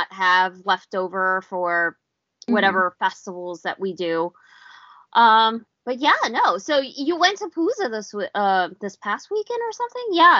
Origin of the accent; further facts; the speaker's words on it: New York, United States; like, I'm from New York, right?